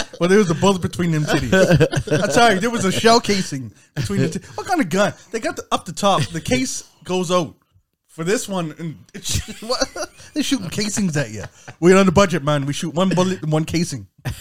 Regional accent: Canada; I didn't mention her name because I'm a Canadian.

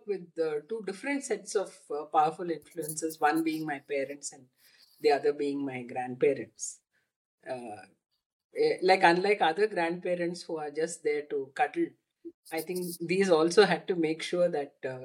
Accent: Chennai, Tamil Nadu, India; I grew up in Chennai, but one leg in Chennai and one leg in our village. The village was Vadapadi Mangalam, where my father was working in a sugar factory.

